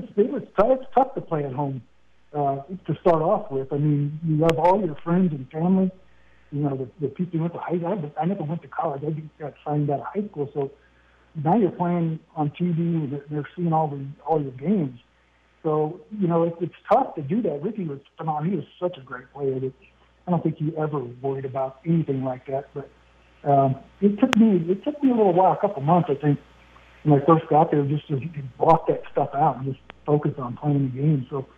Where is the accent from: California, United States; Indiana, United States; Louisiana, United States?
California, United States; growing up in the South Bay